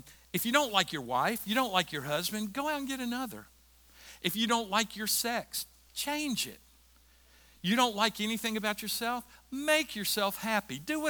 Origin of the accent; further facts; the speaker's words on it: the South, United States; we're from the South, so we're gonna go slow.